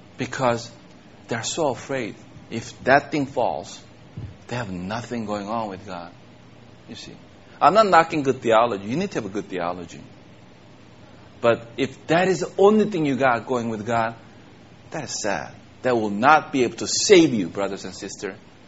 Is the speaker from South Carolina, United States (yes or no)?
no; Los Angeles, California, United States; I come from States, L.A. area, different from the rest of the United States.